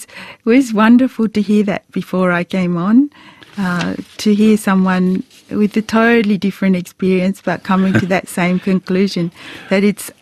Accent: Canberra, Australian Capital Territory, Australia; I grew up in Canberra

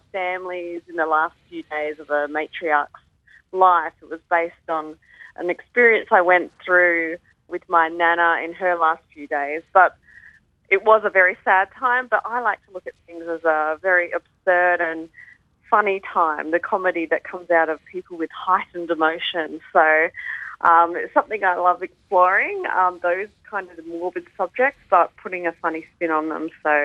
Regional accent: Geraldton, Western Australia, Australia; that's where I'm from, born and bred in Geraldton.

